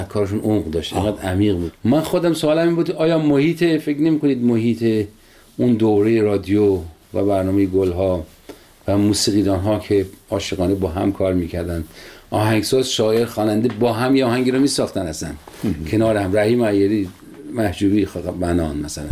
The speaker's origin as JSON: {"language": "Persian", "town": "Sangsar", "region": "Semnan", "country": "Iran", "said": "غذای سنتی ولایت ما سنگسر، یکی از دهات شمال سمنان"}